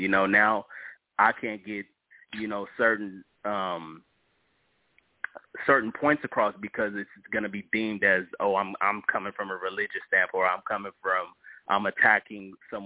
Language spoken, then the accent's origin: English; Los Angeles, California, United States; I'm from the Los Angeles area.